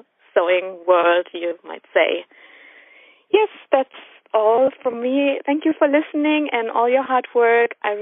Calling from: Germany; I'm calling from Germany.

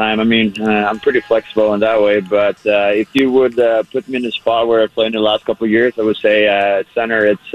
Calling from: Stockholm, Stockholm County, Sweden; I'm calling from Stockholm, Sweden, and right now it's 10:30 p.m.

